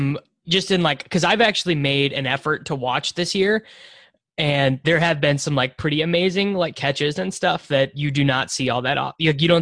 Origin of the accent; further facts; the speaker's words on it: Kansas, United States; I'm from like a small town in Kansas though, so there wasn't a giant talent pool there.